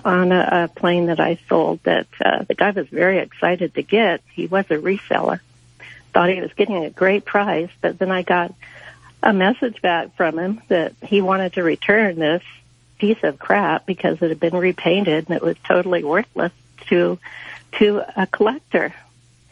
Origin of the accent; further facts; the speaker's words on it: San Diego, California, United States; Well, part of his problem was, I'm from San Diego, and apparently there's a well-known person in San Diego that does sell repainted stuff as original